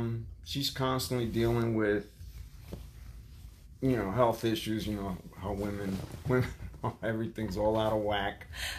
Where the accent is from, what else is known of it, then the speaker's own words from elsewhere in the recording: New York, United States; I grew up in New York in the Bronx amongst other Puerto Ricans, and … was a common name. But then when we moved into an Italian neighborhood … a girl's name